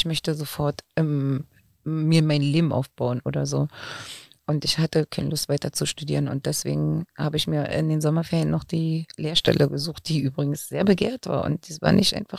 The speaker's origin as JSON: {"language": "German", "country": "Germany", "tie": "born or raised there", "said": "Und bis dahin habe ich die DDR immer als meine Heimat gesehen und auf einmal wurde sie eben der Staat und da wurde sie politisch und politisch war sie schwierig."}